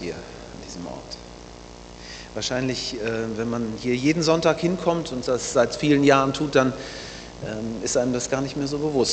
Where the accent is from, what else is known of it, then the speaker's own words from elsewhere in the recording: Baden-Württemberg, Germany; Ich komme aus Baden-Württemberg. Ich habe 25 Jahre dort verbracht, in zwei Gemeinden. Ich war zunächst in Böblingen, das ist südlich von Stuttgart. Dann war ich in Backnang, das ist nördlich von Stuttgart.